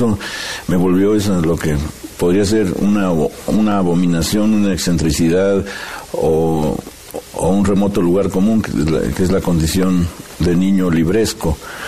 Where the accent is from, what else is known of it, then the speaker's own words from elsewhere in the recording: Mexico City, Mexico; born there; Nací en la Ciudad de México en 1938, en la colonia Guerrero, que en algún tiempo tuvo fama de ser una gran colonia popular